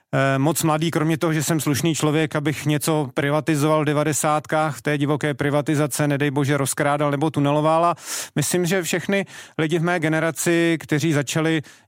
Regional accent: Česká Lípa, Liberec Region, Czechia; já pocházím z České Lípy

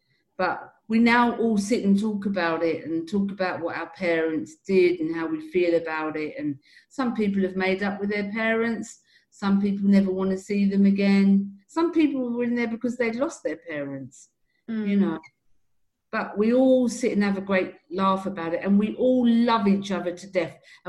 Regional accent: United Kingdom; now in Middle East; And so I identify as Black British, but really Jamaican. Jamaica is my heart.

